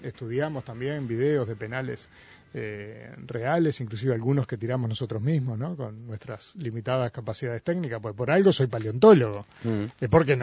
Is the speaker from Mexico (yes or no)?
no; Uruguay; el deporte que elegimos siendo uruguayos es uno solo